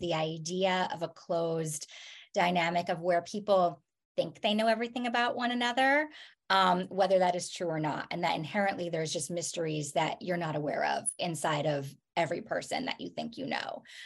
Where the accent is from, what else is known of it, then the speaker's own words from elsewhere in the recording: New Jersey, United States; also born or lived in Boston, United States; I grew up in New Jersey. I lived in cities. I lived in Boston. And I didn't live in a smaller town until my adulthood.